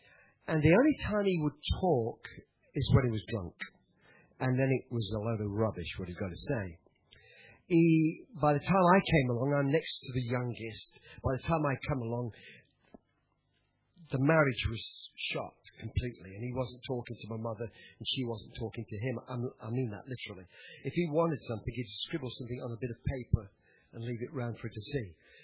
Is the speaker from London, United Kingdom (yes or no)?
no; Nottingham, East Midlands, United Kingdom; born there; I come, as you've heard, as you tell, from the UK. I was born in Nottingham.